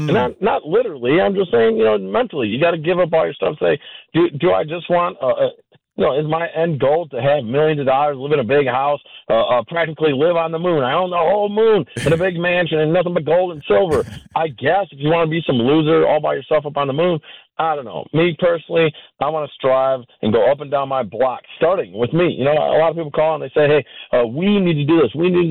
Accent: Milwaukee, Wisconsin, United States; You know, I was born and raised in Milwaukee. I have no plans on leaving.

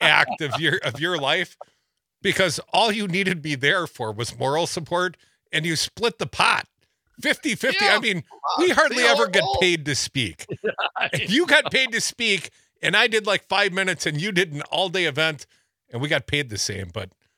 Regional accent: Madison, Wisconsin, United States; And I said, Wisconsin. He said, you own cows? And I'm like, no, I'm from Madison. I'm from a Big Ten university city.

